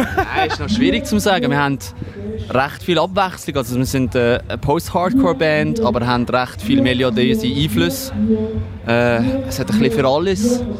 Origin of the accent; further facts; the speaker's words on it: Baden, Aargau, Switzerland; Baden aus dem Kanton Aargau.